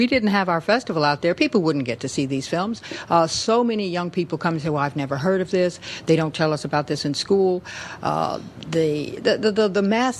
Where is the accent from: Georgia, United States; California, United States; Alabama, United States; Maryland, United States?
Alabama, United States; I'm from Alabama, where the protest movement and the Montgomery bus boycott started. In my hometown, we had boycotts. It was like 45 miles away from Montgomery.